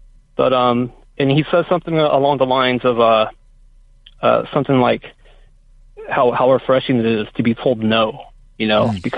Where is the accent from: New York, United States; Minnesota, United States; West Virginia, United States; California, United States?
California, United States; I'm from Orange County originally. I used to DJ at a club in Newport Beach about 17 years ago.